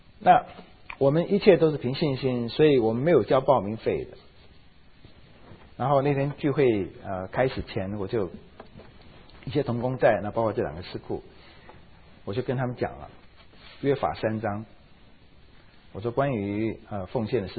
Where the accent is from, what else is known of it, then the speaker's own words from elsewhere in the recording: China; 好像我们中国人喜欢讲那种故事